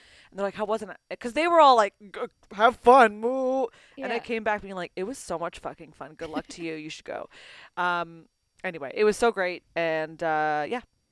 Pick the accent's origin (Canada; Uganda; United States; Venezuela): Canada; We're very Canadian. Let me just preface. If you don't know this already, we're from Canada.